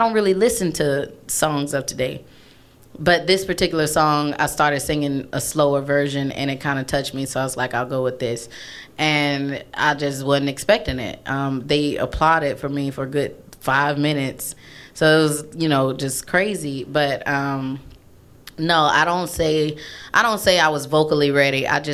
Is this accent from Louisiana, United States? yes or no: yes; Raceland, Louisiana, United States; also born or lived in Greenville / Mississippi; So I was born in Greenville, and then I spent 9 years of my childhood in Raceland, Louisiana.